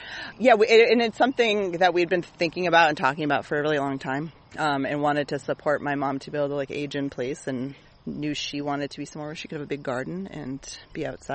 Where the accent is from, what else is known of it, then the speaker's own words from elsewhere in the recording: Massachusetts, United States; In Massachusetts, but north of Boston.